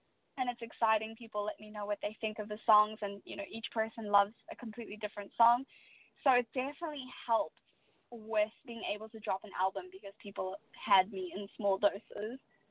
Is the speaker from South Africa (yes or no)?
yes; Elliot, Eastern Cape, South Africa; that whole song is all about me growing up in Elliot in South Africa.